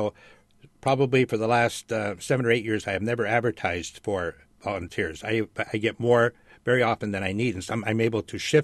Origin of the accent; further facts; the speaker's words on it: Los Angeles, California, United States; I'm from Los Angeles. And we used to, when I was growing up